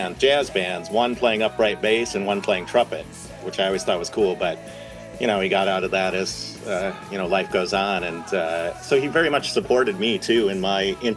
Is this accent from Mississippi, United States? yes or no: no; Otisville, Michigan, United States; now in Los Angeles, United States; I'm originally from a tiny town in Michigan called Otisville.